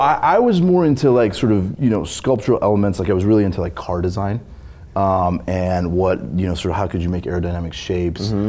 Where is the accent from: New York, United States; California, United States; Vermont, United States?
California, United States; I grew up just outside of LA, Southern California.